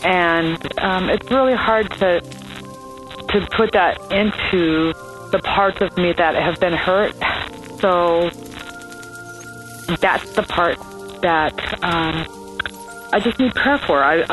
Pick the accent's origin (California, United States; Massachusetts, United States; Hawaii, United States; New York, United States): California, United States; I'm from California.